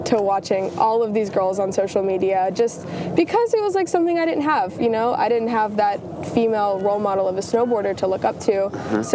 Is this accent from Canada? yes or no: no; Johnson City, Tennessee, United States; I am from Johnson City, Tennessee, originally. Home mountain is Beach Mountain, and I'm a snowboarder.